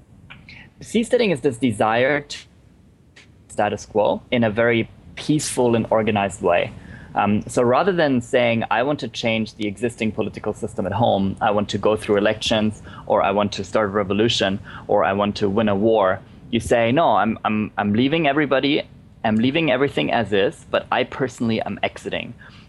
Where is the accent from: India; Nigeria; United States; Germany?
Germany; I was raised in Germany, and my friends in Germany